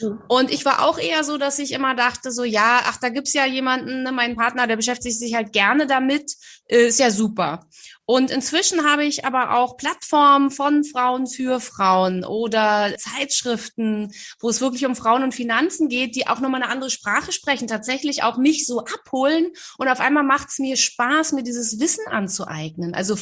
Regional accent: Berlin, Germany; Also so als Jugendliche, ne, ich komme aus Berlin.

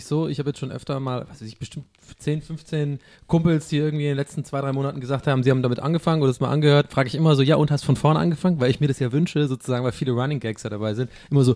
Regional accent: Tübingen, Baden-Württemberg, Germany; Nee, bei uns in Tübingen

